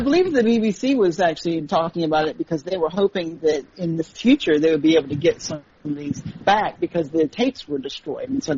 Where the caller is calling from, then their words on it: Japan; Hi, I'm from Japan.